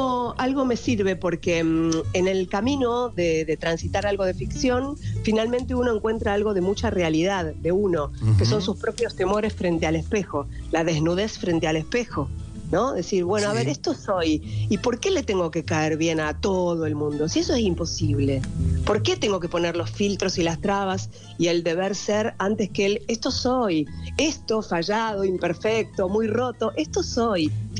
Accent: Quilmes, Buenos Aires Province, Argentina; quien, como yo, es una chica de Quilmes. Nacimos en Quilmes las dos, solo que ya 30 años después.

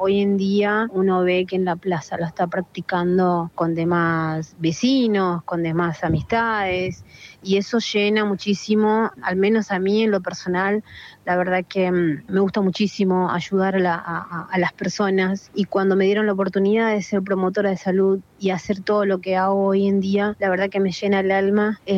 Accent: Paraguay; Soy profesora de danza folclore de mi país, soy de Paraguay.

